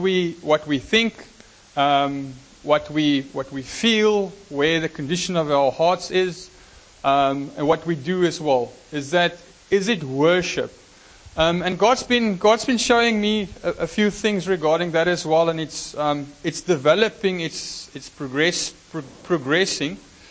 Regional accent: Free State, South Africa; I come from the Free State, there in the states of South Africa, and I grew up on a farm.

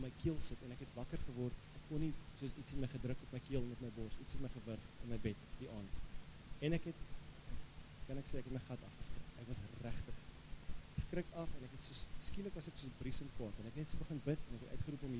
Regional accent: Gauteng, South Africa; Ek kom uit Kenterpark, dit is bietjie wild. Die wille weste, dit staan naby in Benoni

